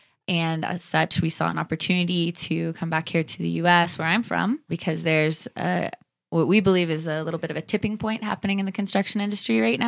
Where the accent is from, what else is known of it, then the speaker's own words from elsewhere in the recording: Texas, United States; now in Colorado, United States; I came back here to Colorado. I'm actually from Texas, but I came back to Colorado